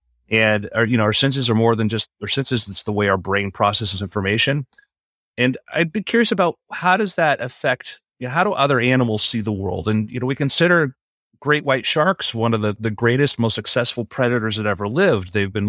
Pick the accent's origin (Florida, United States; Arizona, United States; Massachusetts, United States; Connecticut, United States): Florida, United States; And I grew up in South Florida.